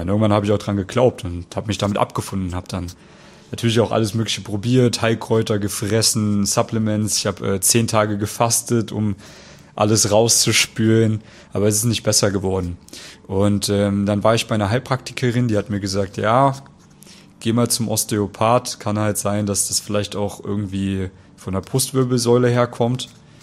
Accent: Central Germany, Germany; Ich gehe jetzt mal in meine Heimat nach Mitteldeutschland

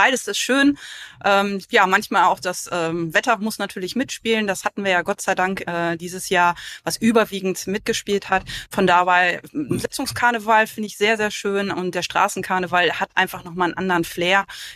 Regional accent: North Rhine-Westphalia, Germany; als eigentlich als Westfälin habe ich das Rheinland sehr schätzen gelernt

